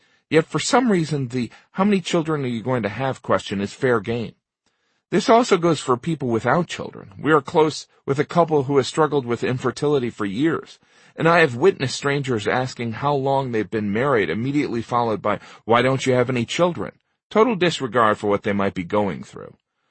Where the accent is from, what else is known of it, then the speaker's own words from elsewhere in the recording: United States; I'm Irish-American.